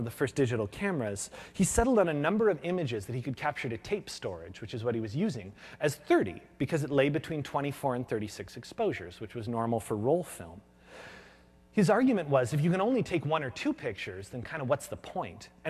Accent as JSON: {"language": "English", "region": "California", "country": "United States", "tie": "born or raised there", "said": "I grew up in Northern California"}